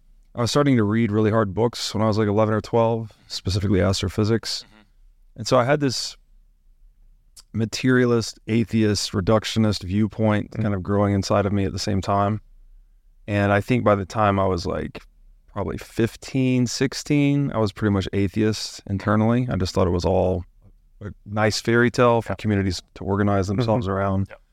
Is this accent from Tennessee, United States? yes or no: yes; Chattanooga, Tennessee, United States; I grew up in Tennessee, actually. So we're in my homeland right now. I grew up about 2 hours south of here in Chattanooga, Tennessee.